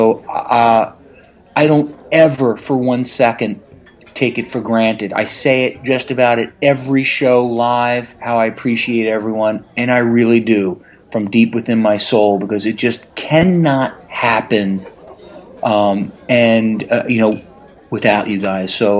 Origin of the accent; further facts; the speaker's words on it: Connecticut, United States; In my hometown here in Connecticut, a young 17-year-old boy dove into the water at the Long Island Sound. I live in Connecticut.